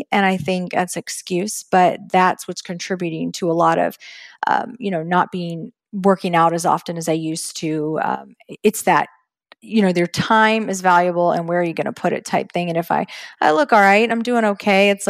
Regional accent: Texas, United States; So I even growing up in Texas, believe it or not, which is interesting.

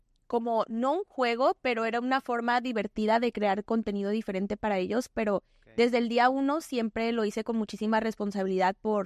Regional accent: Sinaloa, Mexico; Pero siempre crecí rodeada de música del regional mexicano por mi familia y por ser de Sinaloa, por ejemplo, el norteño, la banda.

